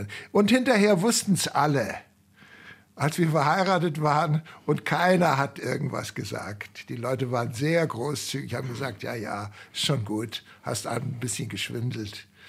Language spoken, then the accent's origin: German; Germany; ich hätte ja sagen können, ich bin Deutscher, ich komme hier als Schuldiger oder so